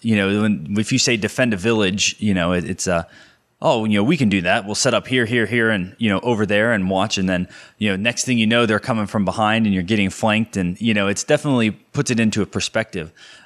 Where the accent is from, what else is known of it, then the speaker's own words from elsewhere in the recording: Conneaut, Ohio, United States; born there; So like you have your D-Day Conneaut, which is, I'm from that area. I was born in Conneaut, Ohio.